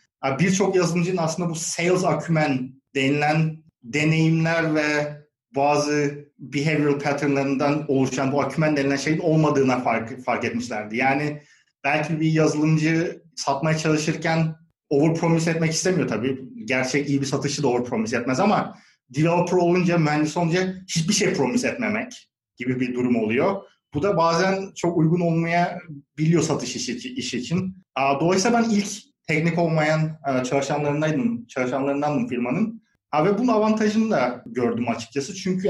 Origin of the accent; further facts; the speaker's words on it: Bursa, Turkey; born there; Bursa doğumluyum.